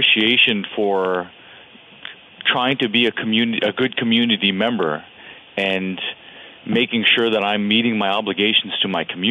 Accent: Fort Yukon, Alaska, United States; and then drive my boat for a couple hours, then I get to Fort Yukon.

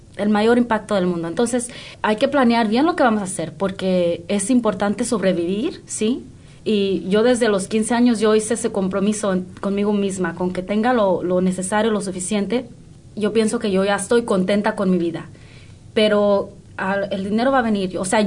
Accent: Oakland, California, United States; Como yo nací, crecí en Oakland.

